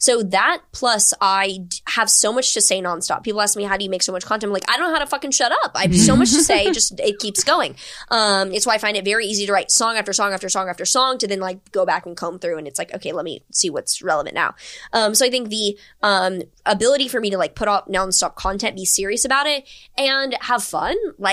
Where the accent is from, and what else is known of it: Houston, Texas, United States; born or raised there